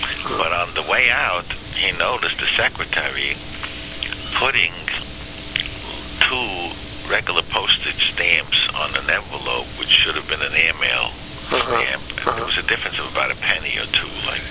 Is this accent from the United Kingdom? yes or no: no; Galicia, Poland; now in United States; We came from Poland. Which area? Galicia.